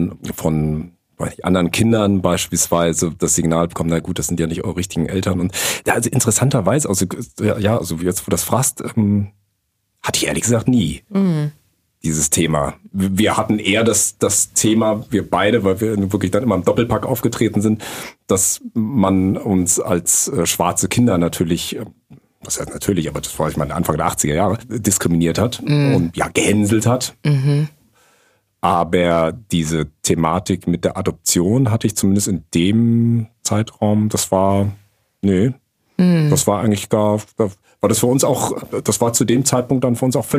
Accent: Mainz, Rhineland-Palatinate, Germany; born there; Ich bin in Mainz geboren, aber wirklich nur geboren und dann mit einem Jahr in Wiesbaden, im Kinderheim, anderthalb Jahre waren wir vielleicht, sind wir adoptiert worden.

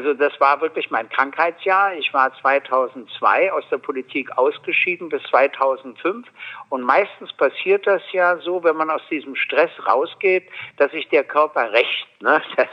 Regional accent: Berlin, Germany; born there; Ich wurde 1948 in Berlin geboren, bin also 72 Jahre alt

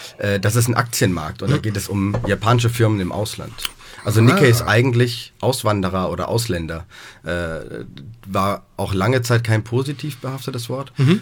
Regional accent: Baden-Württemberg, Germany; born there; now in Hamburg, Germany; ich bin geboren am Kaiserstuhl bei Freiburg, bin seit 12 Jahren in Hamburg

